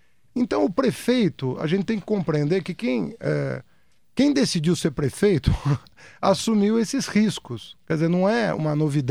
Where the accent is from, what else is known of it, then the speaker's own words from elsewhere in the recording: São Paulo, Brazil; Eu morava no Planalto Paulista, morei a vida inteira no Planalto Paulista antes de casar